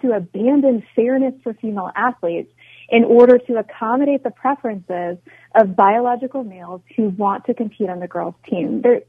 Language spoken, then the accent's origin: English; Midwest, United States; now in Washington, United States; I'm originally from the Midwest.